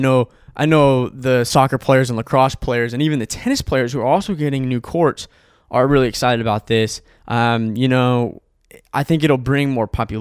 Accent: Arizona, United States; Now, I'm speaking because I was from Arizona.

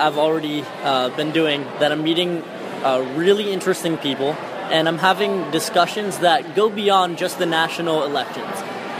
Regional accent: Florida, United States; now in Boston, United States; I'm from Florida, studying in Boston at Tufts University

